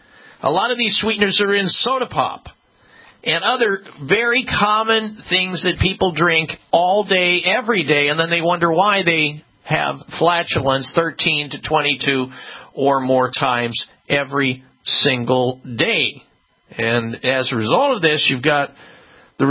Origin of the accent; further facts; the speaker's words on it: Midwest, United States; Now, you may not know this, but beef and pork, frequently steaks and pork chops, which I used to eat growing up in the Midwest, could be behind offensive gas or flatulence.